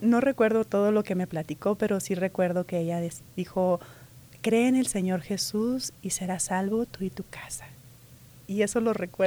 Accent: Tacubaya, Coahuila, Mexico; Crecí en un ejido que se llama Tacubaya, del estado de Coahuila.

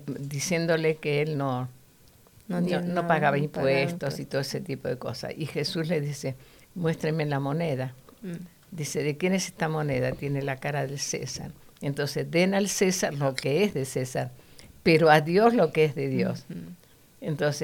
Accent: Argentina; yo me crié en mis años de pequeña, me crié donde en Argentina había la religión oficial.

